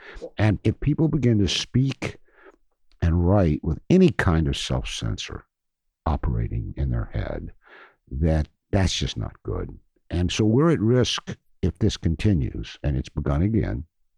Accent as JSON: {"language": "English", "region": "Kentucky", "country": "United States", "tie": "born or raised there", "also_born_or_lived": "Indiana", "said": "When I came from Kentucky and Indiana, I went to Indiana University. And I grew up, as I said, in Kentucky, which was about 130 miles away across the Ohio River."}